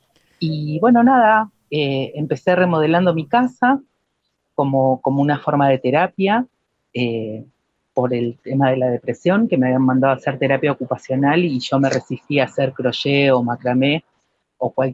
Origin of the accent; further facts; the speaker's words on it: Buenos Aires, Argentina; born there; Mira, nací en Capital Federal.